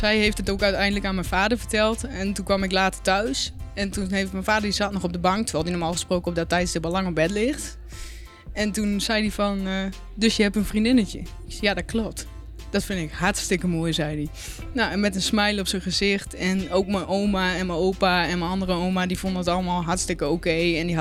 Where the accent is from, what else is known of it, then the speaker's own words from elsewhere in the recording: Groningen, Netherlands; Ik ben opgegroeid in het Westerkwartier.